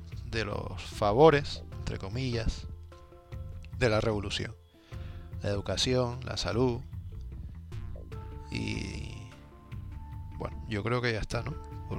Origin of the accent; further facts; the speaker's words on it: Cuba; Niño, crecí en Cuba y demás.